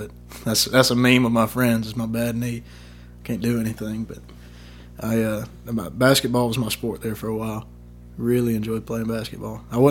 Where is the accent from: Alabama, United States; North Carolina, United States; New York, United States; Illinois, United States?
Alabama, United States; and growing up in Alabama as an Alabama fan, I didn't know.